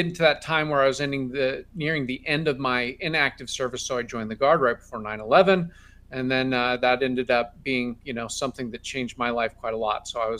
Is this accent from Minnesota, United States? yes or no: no; Lincoln, Nebraska, United States; Sure. I'm from Lincoln, Nebraska.